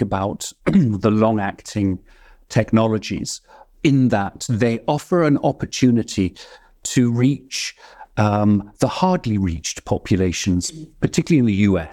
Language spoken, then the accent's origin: English; United Kingdom; accent: British; now in San Francisco, United States; Now, don't be fooled by my British accent, because as well, one of my other hats is as chair of the San Francisco Community Health Center.